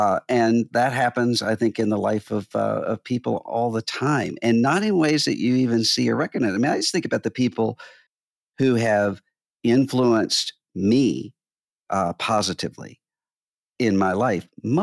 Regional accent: Mississippi, United States; I remember there was somebody in my home state of Mississippi

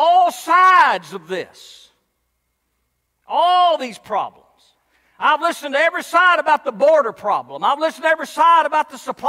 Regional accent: Texas, United States; I remember in growing up in South Texas, those farmers would say, Lord, stop the rain.

